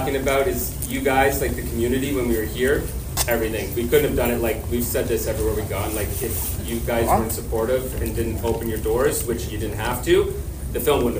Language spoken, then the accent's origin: English; New Brunswick, Canada; I'm originally from New Brunswick, and we've been wanting to make East Coast film for a very, very long time.